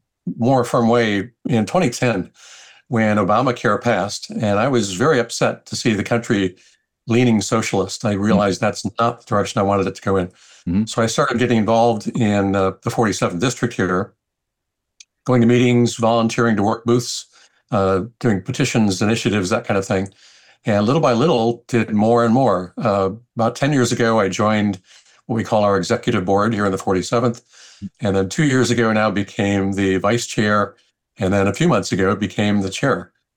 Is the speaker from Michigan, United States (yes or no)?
yes; Detroit, Michigan, United States; moved away as an adult; also born or lived in Chicago / New Jersey; now in Seattle, United States; Well, I'm originally from Detroit and took a job in the consumer electronics realm many, many years ago, transferred to Chicago and then New Jersey and then out here to Seattle. And I've been in this area now for 35 years.